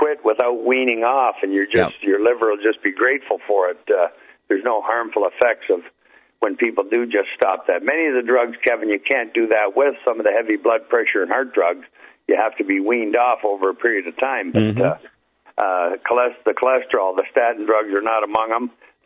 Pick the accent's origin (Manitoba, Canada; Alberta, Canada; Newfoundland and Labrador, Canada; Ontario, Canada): Ontario, Canada; Hamilton; My hometown, Hamilton, Ontario, the Hammer, it's called, that's their steel mill town.